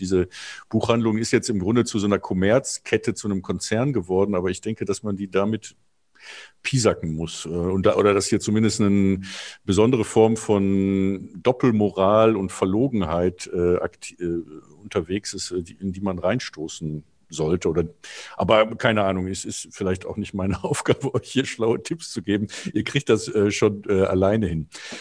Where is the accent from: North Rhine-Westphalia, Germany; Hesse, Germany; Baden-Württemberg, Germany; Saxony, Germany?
North Rhine-Westphalia, Germany; Cologne; Ich rede aber als Kölner, ich weiß, dass der Mann hier Legendenstatus hatte